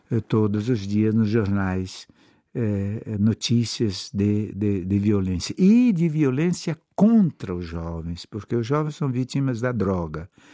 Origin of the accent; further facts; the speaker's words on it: Itabuna, Bahia, Brazil; born there; now in Goiânia, Brazil; Até na minha própria cidade, Itabuna, onde eu nasci, a violência é assustadora.